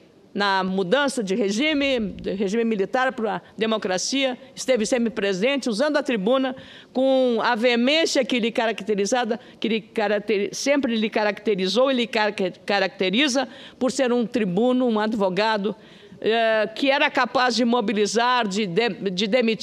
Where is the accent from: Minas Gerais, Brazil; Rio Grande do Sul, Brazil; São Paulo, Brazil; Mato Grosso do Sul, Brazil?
Rio Grande do Sul, Brazil; lá no meu estado do Rio Grande do Sul.